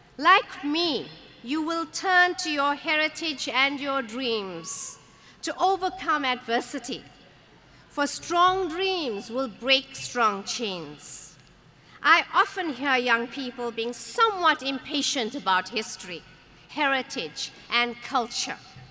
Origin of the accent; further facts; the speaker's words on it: South Africa; I speak to you today as a South African, as an African, as a person of a black origin, as a person of a black person in race-conscious South Africa.